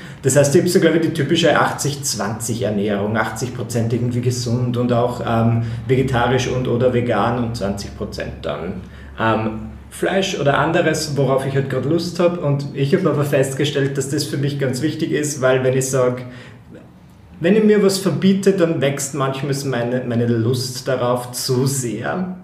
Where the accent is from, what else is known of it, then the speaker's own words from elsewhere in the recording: Eisenstadt, Burgenland, Austria; ich fahre dann nach Eisenstadt in meine Heimatgemeinde mehr oder weniger